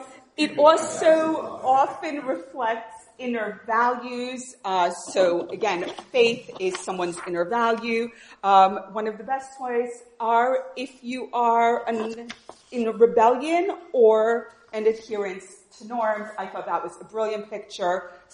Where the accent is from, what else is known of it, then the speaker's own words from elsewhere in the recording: United States; the loop is something growing up in the States, trees were tied with loops